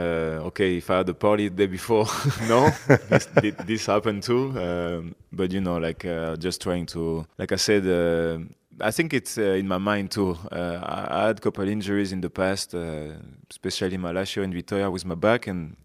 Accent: Brest, Brittany, France; English is a second language; I'm in one from Brest. Yeah, it was maybe one or two players who've been professionals, but in second division.

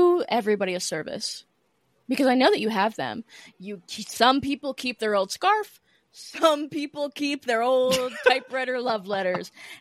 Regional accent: United States; I'm an American. So it's just like bullshit.

